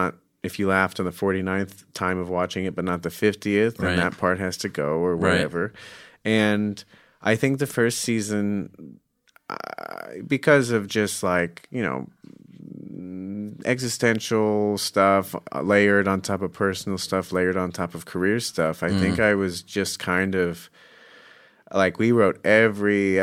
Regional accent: Phoenix, Arizona, United States; I'm from Phoenix, Scottsdale.

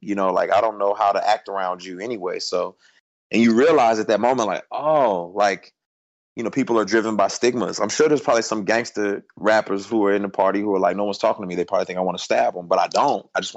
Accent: Houston, Texas, United States; born there; I was born in Houston too.

